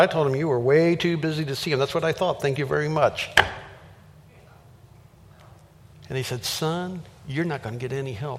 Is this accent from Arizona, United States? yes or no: no; Minneapolis, Minnesota, United States; I'm from Minneapolis.